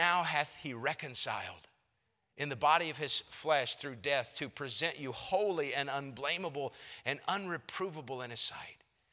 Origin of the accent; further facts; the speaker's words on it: China; Well, growing up in China on the mission field, as the church plant was getting underway, and my dad started a Bible study on Friday nights